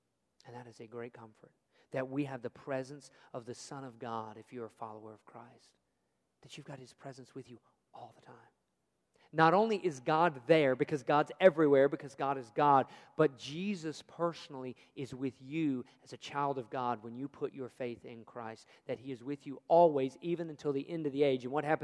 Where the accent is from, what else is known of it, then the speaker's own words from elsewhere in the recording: Lynchburg, Virginia, United States; Growing up in Lynchburg, Virginia